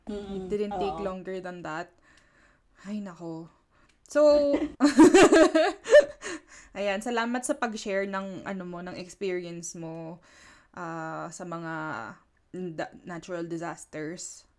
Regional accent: Central Luzon, Philippines; hindi yung bayan namin sa Pampanga

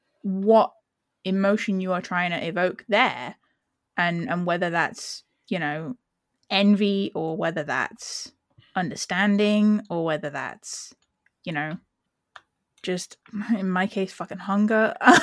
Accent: England, United Kingdom; Because I am English. And that's not to say I've never had ratatouille. That's just that my cultural mindset is roast dinner.

